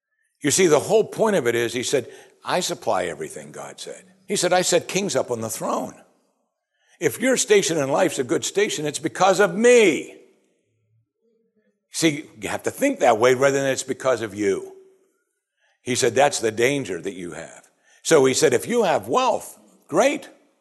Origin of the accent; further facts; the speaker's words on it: Pittsburgh, Pennsylvania, United States; because I'm from Pittsburgh